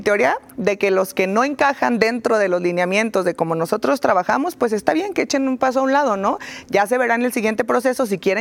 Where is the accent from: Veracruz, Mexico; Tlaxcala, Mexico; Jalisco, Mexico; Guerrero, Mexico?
Jalisco, Mexico; Tepatitlán; Yo soy alteña, soy de Tepa.